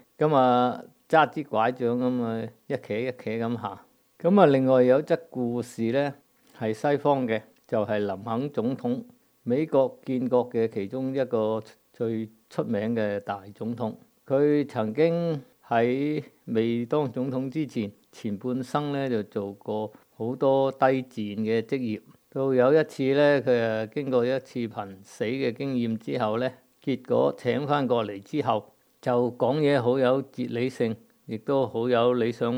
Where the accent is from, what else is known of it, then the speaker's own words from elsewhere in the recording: China; 我们中国人